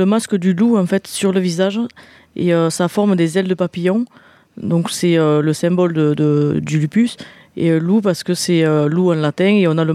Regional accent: Cahuzac-sur-Vère, Occitanie, France; parce qu'on est natif de Cahuzac-sur-Vair.

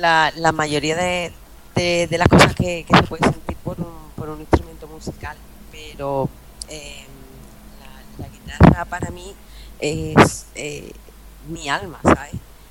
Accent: Andalusia, Spain; Ya sabes, como andaluz que eres, que en Andalucía utilizamos mucho el apodo

